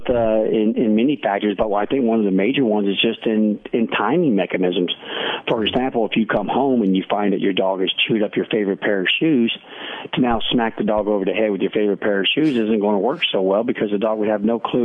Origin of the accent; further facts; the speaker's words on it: Alaska, United States; I grew up in Alaska, studied wolves up there.